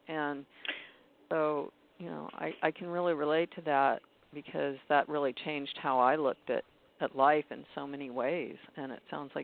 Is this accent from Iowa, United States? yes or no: no; California, United States; I'm from California, so for me, those places are so far away that I couldn't really relate in the way that you would.